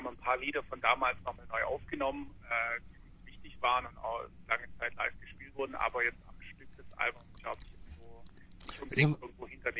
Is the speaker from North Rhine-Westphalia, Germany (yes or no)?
no; Marbach am Neckar, Baden-Württemberg, Germany; Also wir kommen alle aus Marbach oder haben schon mal in Marbach gewohnt.